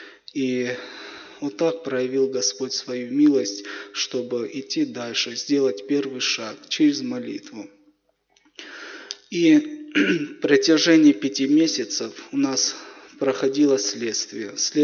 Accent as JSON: {"language": "Russian", "region": "Nagorno-Karabakh", "country": "Azerbaijan", "tie": "born or raised there", "said": "И я как из Карабахского, там родился, вырос. И у нас в школах уже учат к военному."}